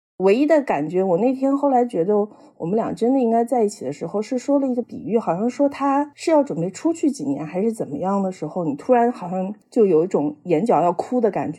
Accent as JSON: {"language": "Chinese", "town": "Hangzhou", "region": "Zhejiang", "country": "China", "tie": "born or raised there", "said": "因为我是杭州人，我从小长大环境"}